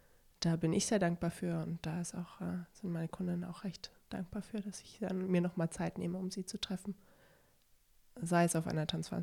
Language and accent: German; Berlin, Germany; born there; Zusätzlich trägt mich auch die Stadt Berlin, denke ich. Dass ich da doch in einer Stadt wohne, meiner Geburtsstadt, in der ich mich sehr wohl fühle.